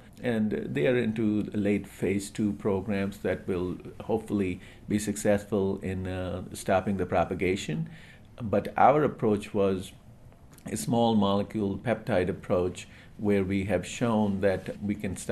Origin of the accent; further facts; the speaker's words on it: India; I grew up in India, and we lived very nearby where St. Mother Teresa lived.